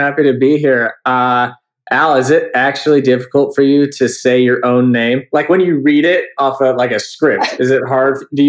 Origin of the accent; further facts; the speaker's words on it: San Diego, California, United States; I grew up in San Diego, so I was a huge Padres fan.